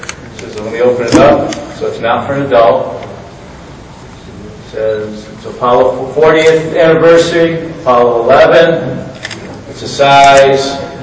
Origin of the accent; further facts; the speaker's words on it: Canada; As he said, I'm from Canada, but I fly with PSU in Pittsburgh.